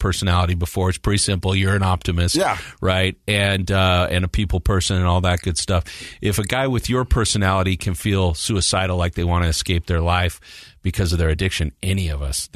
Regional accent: Mountain Green, Utah, United States; Shout out to my hometown.

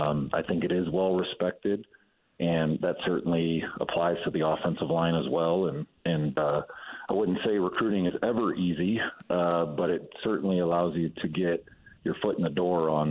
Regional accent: Ohio, United States; now in Utah, United States; I grew up in Ohio, never even stepped foot in the state of Utah outside of playing here when I was at Wyoming. But, you know, we moved here, my wife

